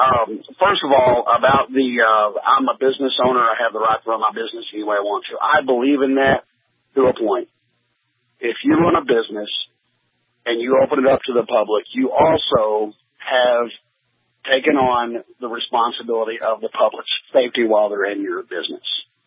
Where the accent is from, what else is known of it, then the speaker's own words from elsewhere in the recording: Arkansas, United States; Right now, here in Arkansas right now, I'm in a small town. I got 285 people in my hometown.